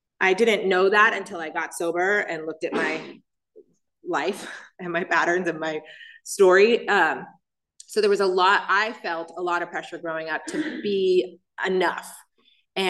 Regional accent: Oakland, California, United States; born there; I was born in Oakland, and I was born to married parents.

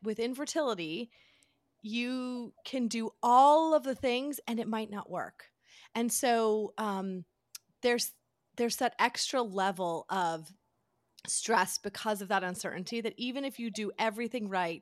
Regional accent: Connecticut, United States; Well, so it's funny because I grew up in Connecticut. And so everybody in my town actually then moves to New York City and works in New York City.

